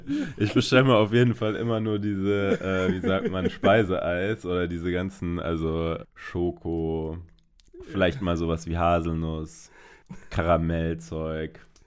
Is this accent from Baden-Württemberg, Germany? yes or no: yes; Karlsruhe, Baden-Württemberg, Germany; Die Eisdiele in meiner Heimat, in Karlsruhe bei mir um die Ecke